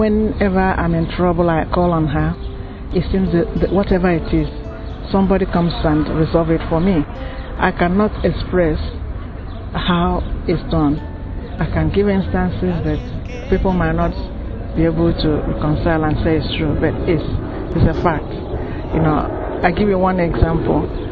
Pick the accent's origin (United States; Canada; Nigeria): Nigeria; I'm from Nigeria